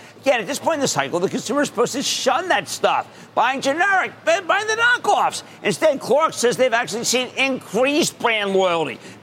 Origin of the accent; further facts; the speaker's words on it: Pennsylvania, United States; How about Doug in my home state of Pennsylvania?